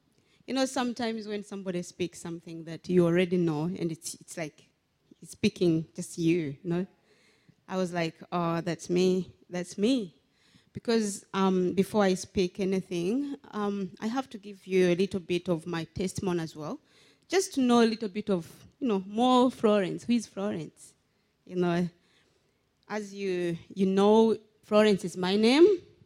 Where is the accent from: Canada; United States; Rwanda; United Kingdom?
Rwanda; also born or lived in Uganda; I was born somewhere else, not in my country. I was born in Uganda, and I'm Rwandese.